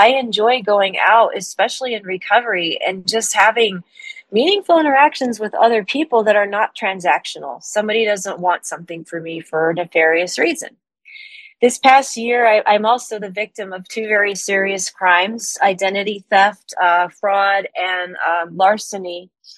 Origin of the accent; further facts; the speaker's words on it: North Carolina, United States; born there; because of where I was born in North Carolina in the mid-70s.